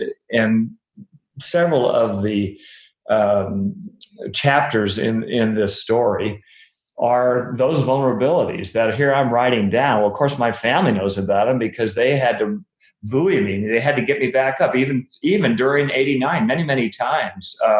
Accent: Davis, California, United States; my choice, it was my hometown, and I have friends there, and that's where I train

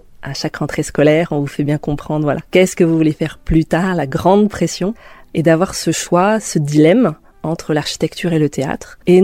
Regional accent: Bordeaux, Nouvelle-Aquitaine, France; je suis originaire de Bordeaux mais je vis à l'Oussoa.

